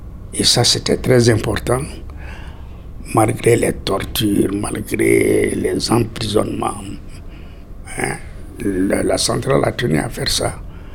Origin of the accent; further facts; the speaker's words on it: Mali; Chez nous, au Mali, nous avons continué à lutter dur pour empêcher cela.